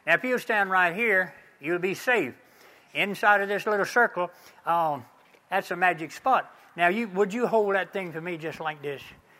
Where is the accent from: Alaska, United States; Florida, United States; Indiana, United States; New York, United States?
Florida, United States; Macclenny; I'm from McClenny too. How about that?